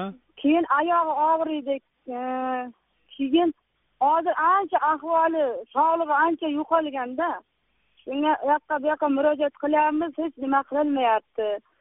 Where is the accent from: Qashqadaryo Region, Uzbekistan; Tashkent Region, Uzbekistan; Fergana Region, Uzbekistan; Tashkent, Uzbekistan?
Qashqadaryo Region, Uzbekistan; Bir men nimadan Qashqadaryodanman.